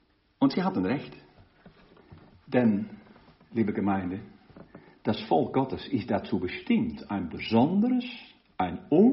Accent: Rotterdam, South Holland, Netherlands; moved away as an adult; ich bin in Rotterdam geboren und habe dort bis 1976 gelebt, als ich für mein Studium nach Kampen zog, für die Theologie. Aber ab und zu bin ich da zurückgekommen. Und vor 4 Wochen bin ich wieder ins alte Hafenviertel zurückgekehrt.

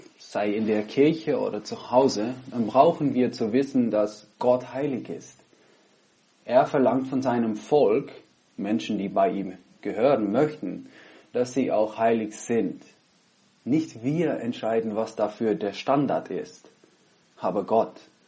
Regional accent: Netherlands; now in Innsbruck, Austria; Pfarrer in Innsbruck. Im Moment bin ich in Holland, ich bin Holländer.

